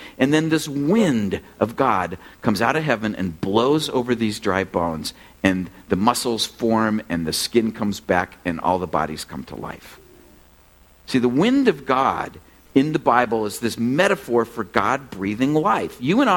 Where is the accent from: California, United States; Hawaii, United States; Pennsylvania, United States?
California, United States; born there; I was born in California, so I come by this naturally, okay?